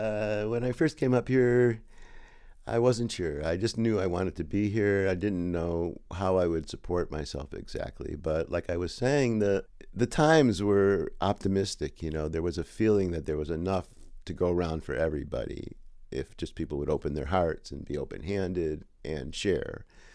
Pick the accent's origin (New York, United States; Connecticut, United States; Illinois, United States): Illinois, United States; Chicago; moved away as an adult; also born or lived in Wisconsin / California; I was born in Chicago in 1948. I went to college in Wisconsin, University of Wisconsin. So I lived in Chicago until I was 18, went to college, and then when I was 21, after I graduated, I moved to California.